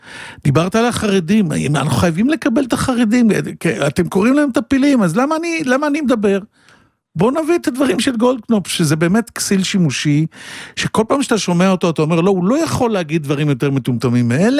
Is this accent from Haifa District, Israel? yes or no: no; Holon, Tel Aviv District, Israel; born there; נולדתי בחולון, ועבדתי קשה, ומשפחה די דלה, ועם המזרחית ספרדיה